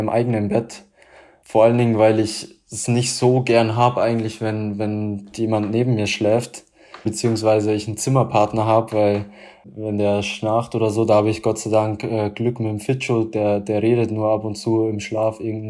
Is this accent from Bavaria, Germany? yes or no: yes; Munich, Bavaria, Germany; ich bin zur Schule in München gegangen. Von daher ist es einfach meine Geburtsstadt und für mich die schönste Stadt Deutschlands.